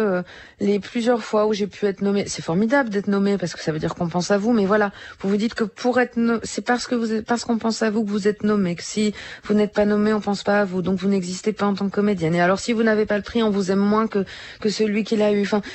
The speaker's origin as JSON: {"language": "French", "country": "Belgium", "moved": "yes", "lives_now": "France", "said": "Quand on me dit que je suis d'origine belge, je bondis, je suis pas d'origine, je suis belge. Je ne parviens pas, même si je vis en France depuis 20 ans passés, je ne parviens pas à prendre la nationalité française."}